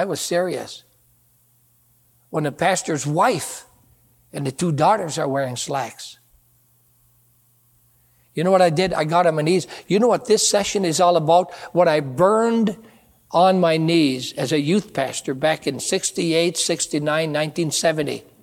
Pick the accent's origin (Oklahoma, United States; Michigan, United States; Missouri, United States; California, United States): Michigan, United States; also born or lived in South Carolina; I came from Upper Michigan, where no clothes were appropriate, to pastor in South Carolina.